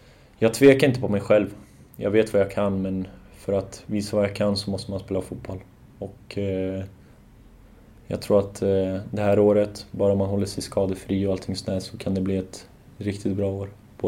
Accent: Sweden; born there; Jag är född i Sverige och det är ändå mitt land, så att säga.

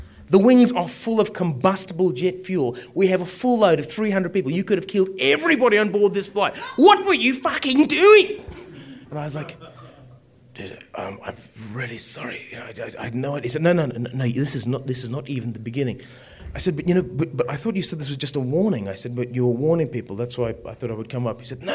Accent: Zimbabwe; born there; But, you know, I came from Africa. I was born in Zimbabwe.

